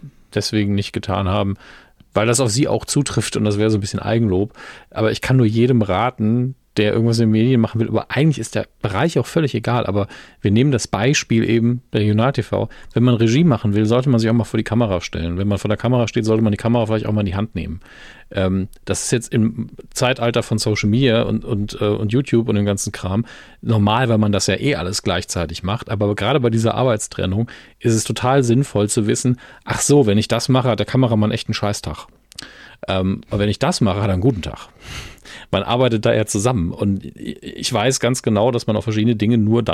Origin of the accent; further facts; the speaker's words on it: Saarland, Germany; Als Saarländer ist das ja ganz schwierig, das zu lesen.